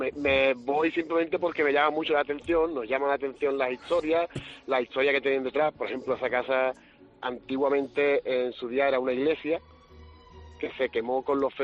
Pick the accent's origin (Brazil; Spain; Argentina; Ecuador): Spain; Sanlúcar de Barrameda, Andalusia; somos de Sanlúcar, evidentemente la casa de Arizón que tú conocerás.